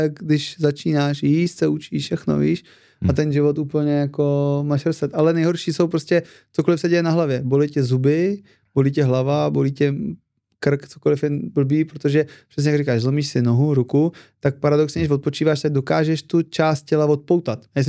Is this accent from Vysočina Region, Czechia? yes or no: no; Kladruby, Central Bohemian Region, Czechia; Tím, jak jsem vyrůstal v Kladrubech jako rehabilitační ústav, tak tam je to jako hodně častý